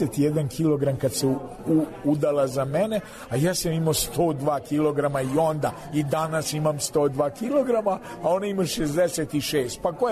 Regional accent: Pančevo, Vojvodina, Serbia; a ja sam sin kovača iz Pančeva i ja sam se ženio iza ćoška

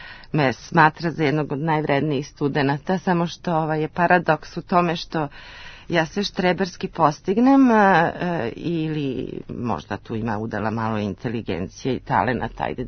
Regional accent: Knjaževac, Southern and Eastern Serbia, Serbia; born there; U Knjaževcu.

